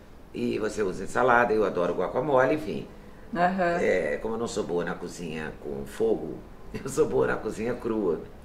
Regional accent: Minas Gerais, Brazil; Na minha infância, que sou do interior de Minas e tinha abacate, muito, muito abacate

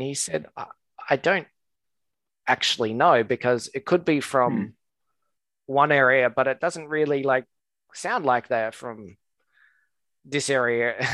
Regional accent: Australia; whereas when I say that I'm from Australia, they have a sort of a bit surprised.

